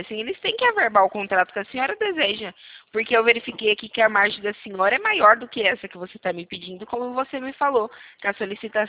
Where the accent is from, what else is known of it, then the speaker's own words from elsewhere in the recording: São Paulo, Brazil; DDD 19, não é 21, não, porque eu sou aqui de São Paulo.